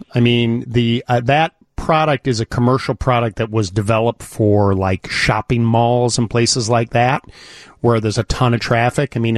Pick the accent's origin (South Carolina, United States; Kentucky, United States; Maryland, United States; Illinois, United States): Illinois, United States; Highland Park; I used to go as a kid because I grew up in Highland Park and Highwood